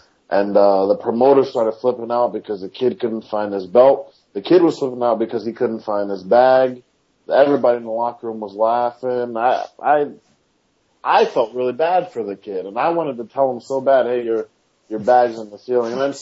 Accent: New Jersey, United States; I'm from New Jersey.

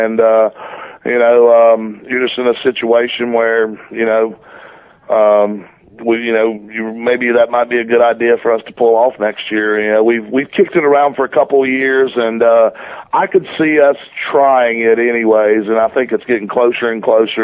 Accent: Georgia, United States; He lives in Georgia. I'm from Georgia. We've always had that connection.

